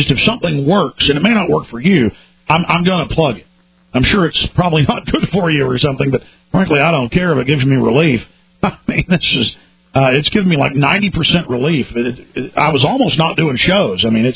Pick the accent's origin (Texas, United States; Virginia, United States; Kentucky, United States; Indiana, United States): Texas, United States; Dallas; And, you know, I grew up in Dallas and never had allergies